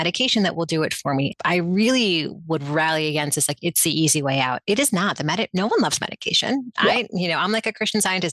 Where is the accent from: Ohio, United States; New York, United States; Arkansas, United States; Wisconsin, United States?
New York, United States; New York City; I mean, I was raised in New York City